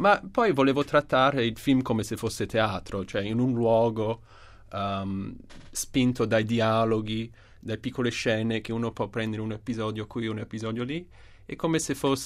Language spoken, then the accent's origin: Italian; New York, United States; also born or lived in Rome, Italy; anche se sono nato a Roma, ho cresciuto a New York, allora sono profondamente newyorkese, i riferimenti culturali sono quelli italiani e americani.